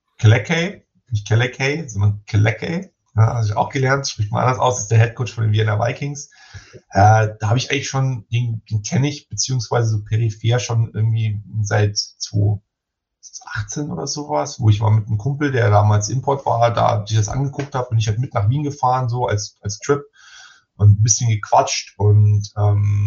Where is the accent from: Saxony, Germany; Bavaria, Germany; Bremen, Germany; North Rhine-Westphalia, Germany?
Bavaria, Germany; Munich; weil so München halt schon so meine Heimatstadt ist